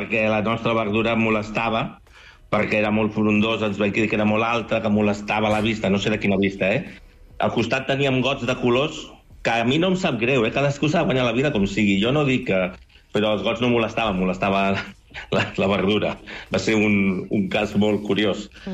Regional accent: Catalonia, Spain; nosaltres som pagesos del Baix Llobregat, portem 147 anys a la mateixa cantonada

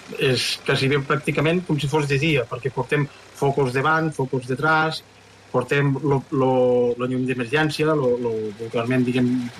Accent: Aitona, Catalonia, Spain; I jo soc d'Aitona i me guio perquè a dalt Aitona està rodejat per una serra.

